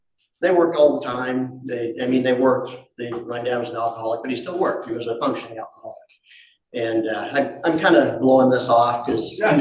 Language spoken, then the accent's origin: English; Boulder, Colorado, United States; now in Lafayette, United States; I was born and raised in Boulder. Lived here until I got married, moved to Lafayette.